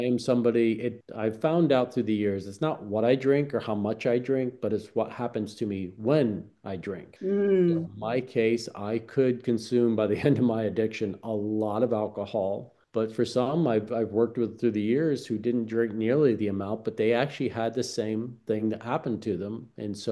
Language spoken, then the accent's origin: English; Lake Placid, New York, United States; I grew up near Lake Placid, New York, so not far from the Canadian border, and went to college in Albany, New York.